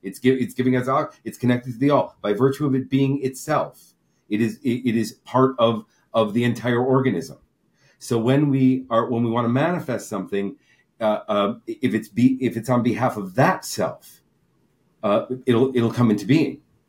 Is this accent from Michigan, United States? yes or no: yes; Michigan, United States; also born or lived in Boston / New York; Michigan originally, which is a good place to be from. but then Boston for college, New York for that part, and then I came here on vacation